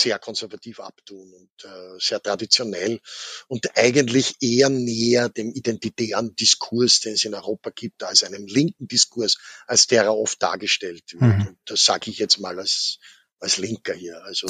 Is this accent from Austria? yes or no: yes; Austria; wie wir das jetzt als Österreicher aussprechen würden